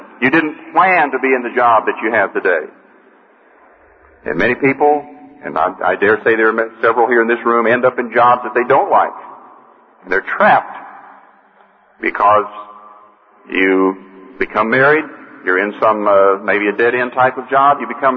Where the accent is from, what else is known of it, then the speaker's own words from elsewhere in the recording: Oklahoma, United States; I grew up in Oklahoma, in the oil fields of Oklahoma. My father always worked in the oil fields.